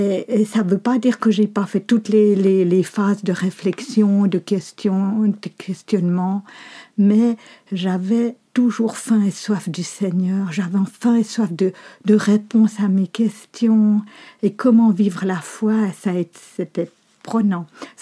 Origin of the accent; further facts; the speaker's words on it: Geneva, Switzerland; born there; je suis née à Genève dans une famille où il y avait déjà 4 enfants plus grands avec des distances d'âge importantes.